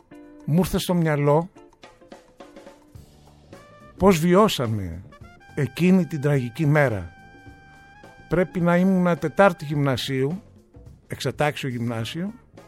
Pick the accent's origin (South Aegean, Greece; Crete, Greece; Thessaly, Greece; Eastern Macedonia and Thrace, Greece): South Aegean, Greece; Syros; σε ένα από τα θερινά σινεμά που υπήρχαν στο νησί μου, στη Σύρο.